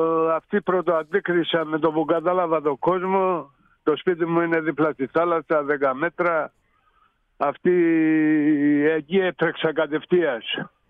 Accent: Rhodes, South Aegean, Greece; born there; να πάει στη Ρόδο, εκεί που γεννήθηκα κιόλας.

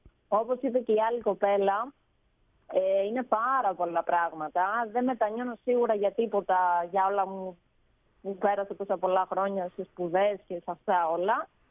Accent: Trikala, Thessaly, Greece; Είμαι από τα Τρίκαλα

